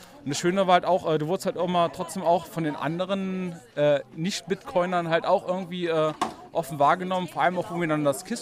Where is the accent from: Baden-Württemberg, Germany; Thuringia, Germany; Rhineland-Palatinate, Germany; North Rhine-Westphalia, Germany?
Rhineland-Palatinate, Germany; Trier; Bin ja selber aus Trier